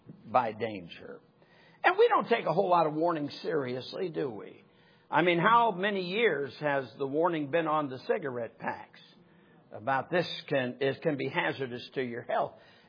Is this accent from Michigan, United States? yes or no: yes; Michigan, United States; I mean, I'm from Michigan. That's silly.